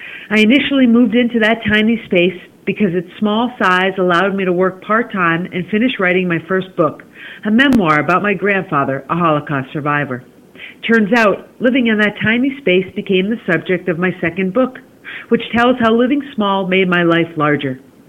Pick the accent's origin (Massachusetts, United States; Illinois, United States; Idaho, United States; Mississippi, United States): Massachusetts, United States; moved away as an adult; now in New York City, United States; I grew up on Cape Cod in Massachusetts and have lived in New York City for the last 20 years.